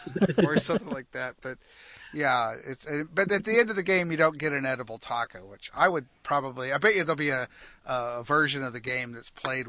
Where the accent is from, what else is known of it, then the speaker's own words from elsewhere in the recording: Houston, Texas, United States; growing up in Houston, the whole space program was certainly a thing